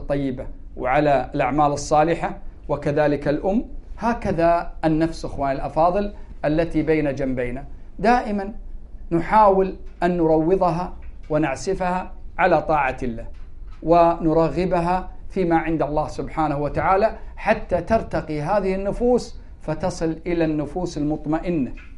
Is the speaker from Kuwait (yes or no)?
yes; Kuwait; وأن يحفظ بلادنا الكويت من كل مكروه وسوء